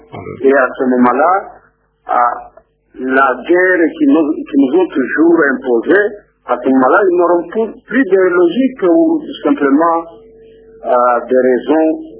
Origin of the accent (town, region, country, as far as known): DR Congo